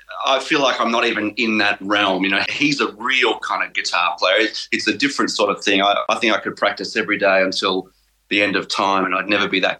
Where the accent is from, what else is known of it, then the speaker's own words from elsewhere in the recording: Wheelers Hill, Victoria, Australia; also born or lived in Mount Waverley / Glen Waverley; So I was born in Mount Waverley and then we moved from Glen Waverley to Wheelers Hill, which is where I did all of my schooling.